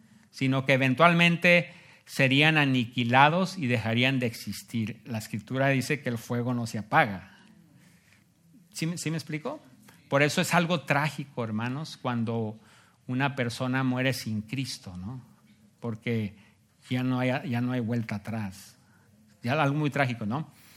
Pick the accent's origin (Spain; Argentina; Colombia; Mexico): Mexico; Por eso dice mi esposa que soy mexicano impostor.